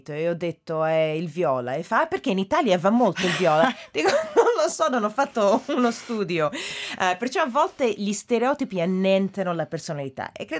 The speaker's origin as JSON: {"language": "Italian", "country": "Denmark", "tie": "born or raised there", "second_language": "Italian", "said": "io sono cresciuta in Danimarca, il paese è bello"}